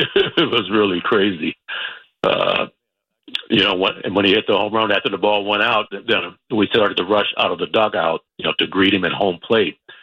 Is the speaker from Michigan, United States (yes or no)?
no; Compton, California, United States; I'm from Los Angeles, from Compton, actually, but the Los Angeles area.